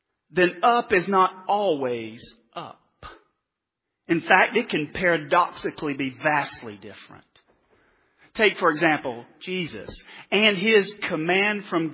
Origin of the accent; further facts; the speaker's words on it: North Carolina, United States; and then my home state of North Carolina.